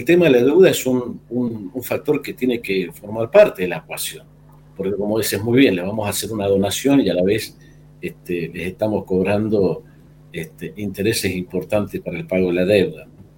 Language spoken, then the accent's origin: Spanish; Mendoza, Argentina; also born or lived in Bariloche / Mar del Plata; Yo soy mendocino, vivimos con mi familia hace varios años ya fuera de Mendoza, primero en Bariloche, después en Mar del Plata.